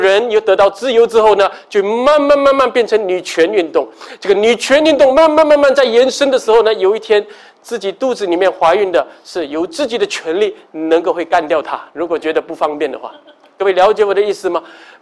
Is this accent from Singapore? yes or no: yes; Singapore; 我们新加坡社会是孔夫子的教导